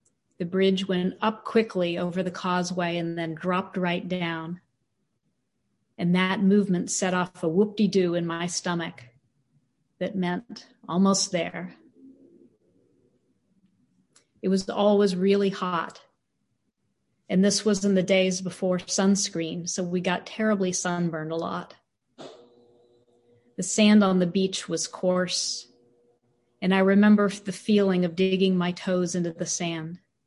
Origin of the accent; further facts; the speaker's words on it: Texas, United States; I grew up on the Texas Gulf Coast, where it's hot and muggy most of the year.